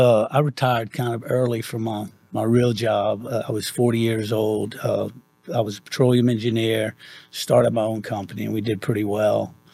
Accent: Louisiana, United States; So we're from South Louisiana, below New Orleans, and this landscape here at Churchill Oaks reminds me a lot of where I grew up.

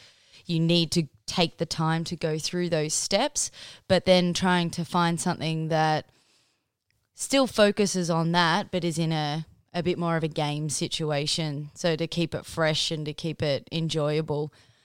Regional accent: Australia; we've always been known as the Aussie battler and we can get through anything

